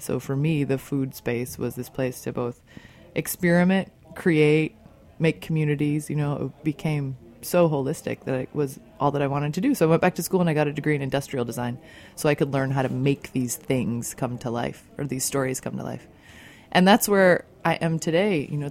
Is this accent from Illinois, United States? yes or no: yes; Illinois, United States; my mom's French and my dad's American, and I grew up outside of Chicago. So in the summers, we'd go to France